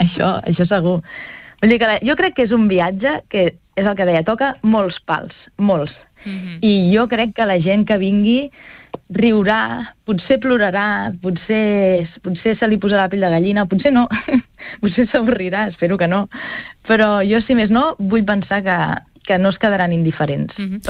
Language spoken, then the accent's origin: Catalan; Tarragona, Catalonia, Spain; jo al final sóc de Tarragona